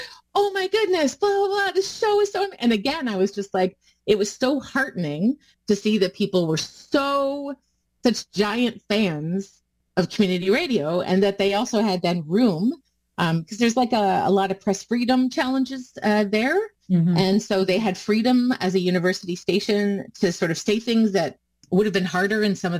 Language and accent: English; Milton, Ontario, Canada; I grew up in Milton, Ontario, which is basically broadly GTA.